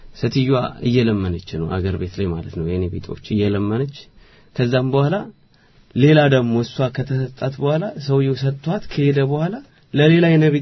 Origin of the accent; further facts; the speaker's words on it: Addis Ababa, Ethiopia; እኔ ተወልጄ ያደኩት አዲስ አበባ ነው። አዲስ አበባ ደግሞ በተለምዶ መርካቶ የሚባል ሰፈር ነው ተወልጄ ያደኩት። መርካቶ ማለት ሁሉን ነገር በሼር መትኖርበት ቦታ ነው።